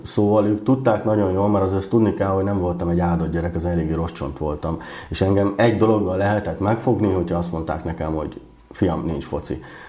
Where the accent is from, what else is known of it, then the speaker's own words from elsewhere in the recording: Sárospatak, Borsod-Abaúj-Zemplén, Hungary; Sárospatak az Sárospatak nekünk, az mindig is Sárospatak volt, imádom ezt a várost, itt nőttem fel, itt is szeretnék megöregedni